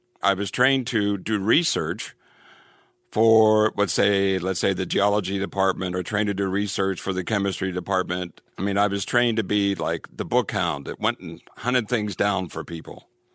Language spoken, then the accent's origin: English; Ireland